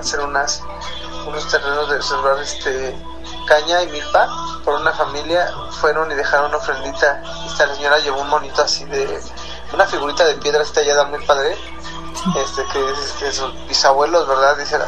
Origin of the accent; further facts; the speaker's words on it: Mexico City, Mexico; Yo soy de Ciudad de México.